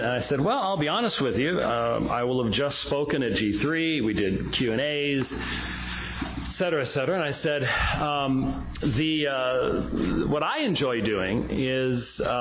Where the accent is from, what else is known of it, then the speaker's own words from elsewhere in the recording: Phoenix, Arizona, United States; I am from Phoenix, Arizona.